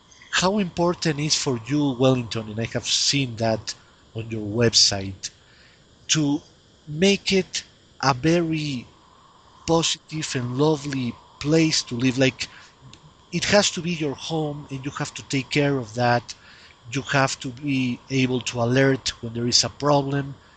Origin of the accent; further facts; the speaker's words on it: Barcelona, Catalonia, Spain; I grew up in Barcelona, Spain, that was a city that was not very appreciated even by the same people that was living there.